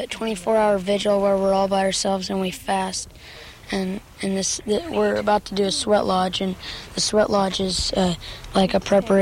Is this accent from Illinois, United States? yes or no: yes; Schaumburg, Illinois, United States; I'm 12, and I come from the Chicago area, Schaumburg, Illinois.